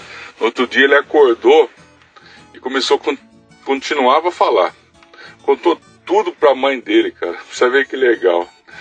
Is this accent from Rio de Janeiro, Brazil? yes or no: no; Sorocaba, São Paulo, Brazil; eu sou de Sorocaba, São Paulo.